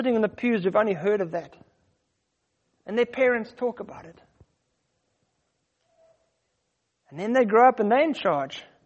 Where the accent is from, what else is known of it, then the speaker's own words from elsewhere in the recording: South Africa; When I grew up in South Africa